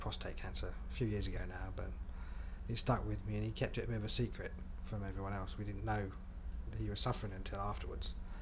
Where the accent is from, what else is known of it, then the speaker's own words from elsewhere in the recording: Andover, South East England, United Kingdom; I'm 40 years old, and I come from Andover in Hampshire.